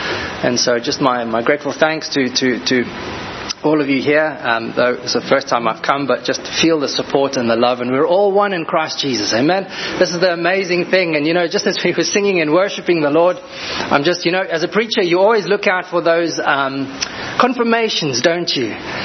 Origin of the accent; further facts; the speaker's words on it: South Africa; everywhere I go as a South African, I get asked the question